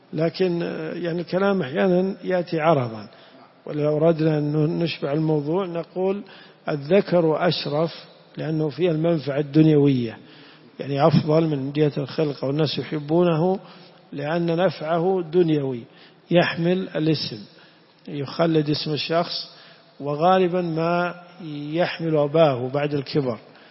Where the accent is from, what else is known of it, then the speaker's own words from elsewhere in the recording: Najd, Saudi Arabia; هذه كلمة العوام عندنا في نجد